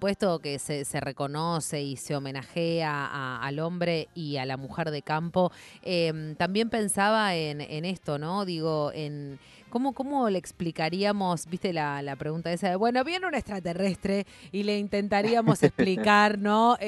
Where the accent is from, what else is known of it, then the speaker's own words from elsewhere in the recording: Pergamino, Buenos Aires Province, Argentina; me crié mucho en Pergamino